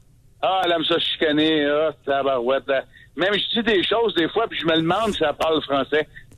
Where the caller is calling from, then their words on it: Montreal, Quebec, Canada; Je suis de Montréal, mais là, je passe par Bellechasse.